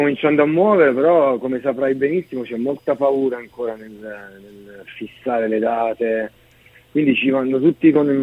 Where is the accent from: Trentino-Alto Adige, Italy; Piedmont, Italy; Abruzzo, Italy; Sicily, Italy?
Abruzzo, Italy; now in Rome, Italy; No, io vivo a Roma, da un sacco di tempo, quindi sono nato e cresciuto in Abruzzo, ma vivo a Roma ormai da 15 anni, quindi sono romano anche.